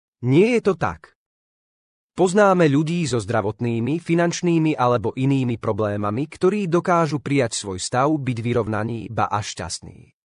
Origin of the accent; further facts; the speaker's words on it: Levoča, Prešov Region, Slovakia; Zároveň to pre mňa znamená, že by som mal odísť z rodnej Levoče do Bratislavy.